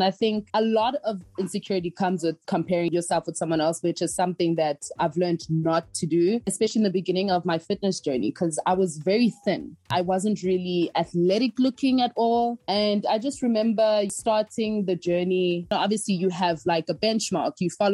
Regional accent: Mossel Bay, Western Cape, South Africa; So growing up, especially Elokshini, which in South Africa means the hood, it was a lot of fun.

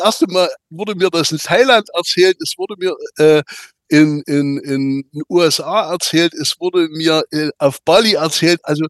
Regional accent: East Germany, Germany; Und wir hatten ja in der DDR, ich komme ja aus der DDR, bis 1973

